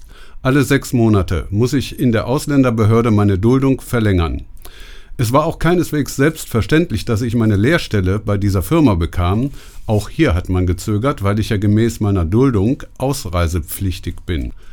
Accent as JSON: {"language": "German", "town": "Essen", "region": "North Rhine-Westphalia", "country": "Germany", "tie": "born or raised there", "said": "Dabei bin ich doch hier in Essen geboren. Ich bin aufgewachsen in Essen"}